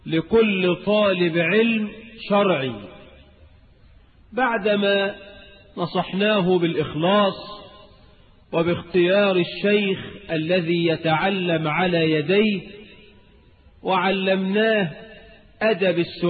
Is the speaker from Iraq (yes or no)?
no; Egypt; بلدنا مصر